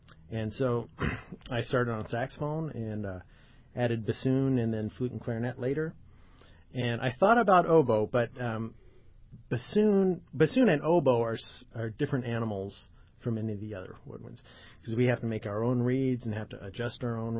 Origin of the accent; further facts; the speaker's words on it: Las Vegas, Nevada, United States; Well, I grew up in Las Vegas, and at that time, there was lots of work for doublers.